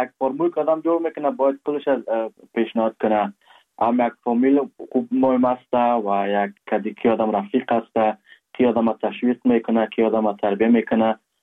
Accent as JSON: {"language": "Persian", "region": "Kabul", "country": "Afghanistan", "lives_now": "Germany", "said": "از کابل هستم. پدر جانم … از کابل هست، پدر کلان های ما از کابل هست."}